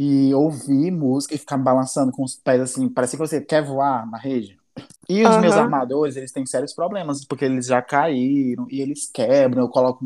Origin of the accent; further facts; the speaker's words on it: São Gonçalo, Ceará, Brazil; não sou de Fortaleza, né? Eu sou da região metropolitana São Gonçalo.